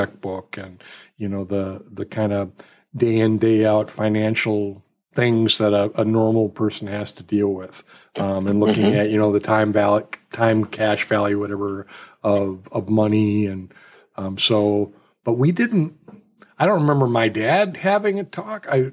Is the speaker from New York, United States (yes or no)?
no; Milwaukee, Wisconsin, United States; No, I grew up in Milwaukee.